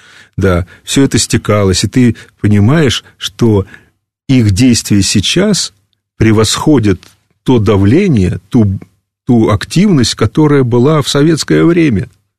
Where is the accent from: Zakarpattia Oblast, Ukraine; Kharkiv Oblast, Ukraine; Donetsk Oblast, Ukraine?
Kharkiv Oblast, Ukraine; Kharkiv; now in Bulgaria; Я приехал в Болгарию в 1971 году, у меня был шок. Я приехал не из Костромской области и не из Ивановской. Я приехал из Харькова. Из довольно богатой области.